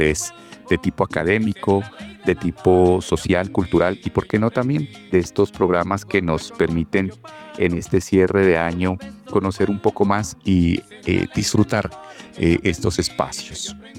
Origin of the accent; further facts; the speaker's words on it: Colombia; que somos colombianos y hacemos parte de una comunidad, de una región.